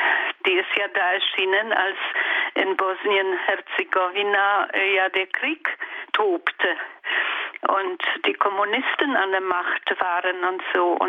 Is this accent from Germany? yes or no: no; Poland; Ich bin ja in Polen aufgewachsen und da haben wir immer Maiandacht gefeiert